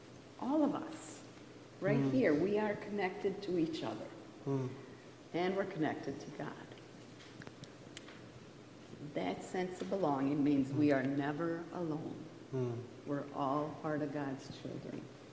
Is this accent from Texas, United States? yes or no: no; Sheboygan Falls, Wisconsin, United States; Is that just my hometown? Okay. Sheboygan Falls is a little backwards.